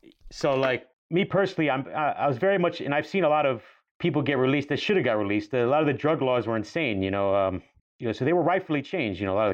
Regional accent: Staten Island, New York, United States; we grew up in New York in the 90s, even on Staten Island, I was stopped and frisked on several occasions

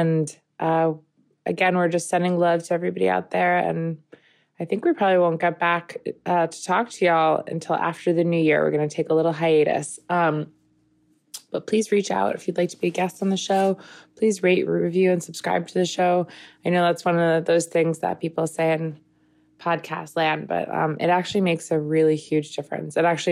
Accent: New York, United States; I grew up in Long Island, as did Bobby.

